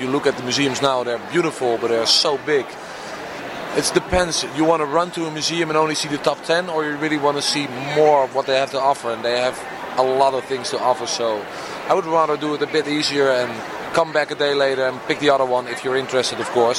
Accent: Haarlem, North Holland, Netherlands; English is a second language; Personally, I'm from Haarlem, and Haarlem, I would call it a small Amsterdam. It's near to the beach.

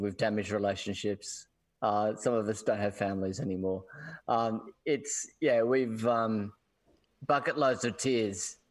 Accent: Cairns, Queensland, Australia; I came into it, as I said, in the 80s, and I come from Cairns

